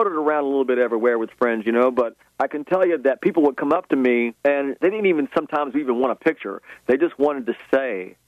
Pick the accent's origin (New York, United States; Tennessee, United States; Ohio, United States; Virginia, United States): Tennessee, United States; I grew up in East Tennessee, and there were certain things that mattered to us as a family and as a community.